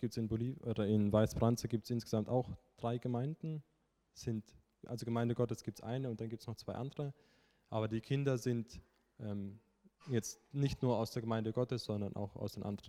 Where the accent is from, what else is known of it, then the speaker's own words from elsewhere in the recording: Bolivia; bis auf das Mädchen sind wir die, wir aus Bolivien gekommen sind